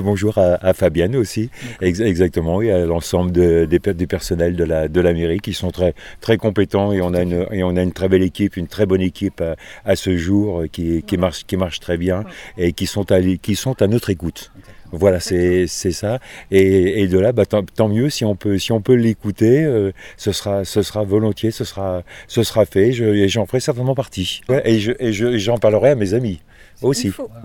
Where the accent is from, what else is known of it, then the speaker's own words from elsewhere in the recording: Valence, Auvergne-Rhône-Alpes, France; now in Pont, France; parce que je suis pas originaire d'ici, mais de la Drôme, de Valence